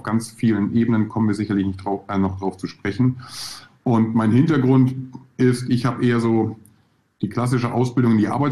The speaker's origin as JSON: {"language": "German", "town": "Husum", "region": "Schleswig-Holstein", "country": "Germany", "tie": "born or raised there", "also_born_or_lived": "Hamburg", "said": "geboren, 1978. Wer rechnen kann, weiß, wie alt ich bin. Bin dann noch ein bisschen weiter Richtung Süddänemark gegangen, also in der grauen Stadt am Meer Husum groß geworden. Und dann hat es mich nach ein paar Umwegen nach Nürnberg verschlagen"}